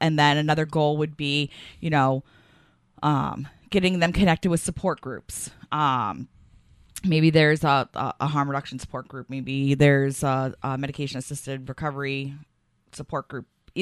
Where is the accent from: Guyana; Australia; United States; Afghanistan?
United States; Milford; I grew up in Milford.